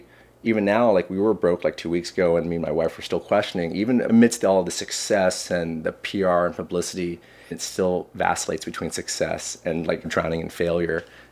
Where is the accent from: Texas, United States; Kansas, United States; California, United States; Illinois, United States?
Texas, United States; I mean, look, we're American.